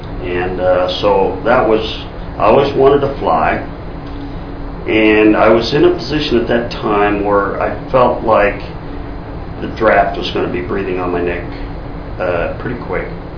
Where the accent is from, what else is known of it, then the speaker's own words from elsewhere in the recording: Punxsutawney, Pennsylvania, United States; also born or lived in Big Run; I was born in Big Run, Pennsylvania, which is about 100 miles northeast of Pittsburgh, 7 miles away from Punxsutawney, which is home of the groundhog. I grew up and graduated from Punxsutawney High School in 1958.